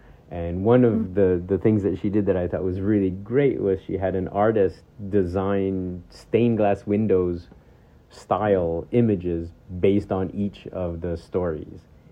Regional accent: United States; now in France; I'm originally American, now also a French citizen.

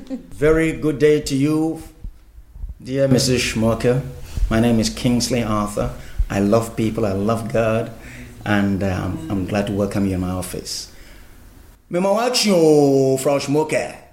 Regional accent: Berlin, Germany; und ich bin ein Berliner. Ja, es ist wahr

